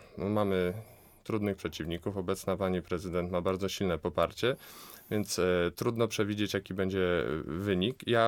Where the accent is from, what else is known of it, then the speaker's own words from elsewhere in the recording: Łódź, Łódź Voivodeship, Poland; ja jestem łodzianinem od zawsze. Urodziłem się w tym mieście, spędziłem tutaj całe dzieciństwo, studia, wykształciłem się też w Łodzi.